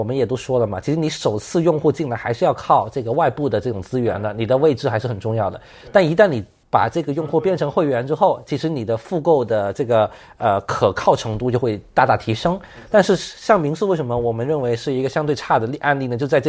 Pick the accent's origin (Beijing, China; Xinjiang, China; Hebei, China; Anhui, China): Beijing, China; 我是北京的哈